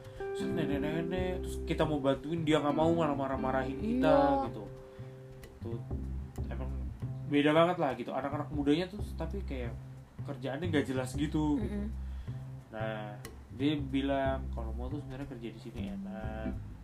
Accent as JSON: {"language": "Indonesian", "country": "Indonesia", "said": "saya dari Indonesia."}